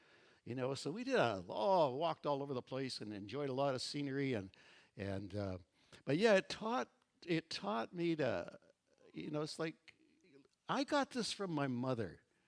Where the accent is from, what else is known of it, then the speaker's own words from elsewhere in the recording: Edmonton, Alberta, Canada; being born and raised in Edmonton, we had a number of relatives in Vancouver.